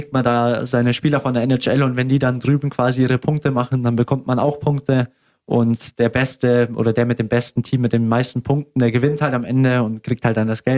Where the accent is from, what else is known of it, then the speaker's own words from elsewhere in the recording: Augsburg, Bavaria, Germany; Und ich will natürlich am liebsten hier in Augsburg bleiben. Es ist meine Heimat, meine Familie ist hier, meine Freunde sind hier.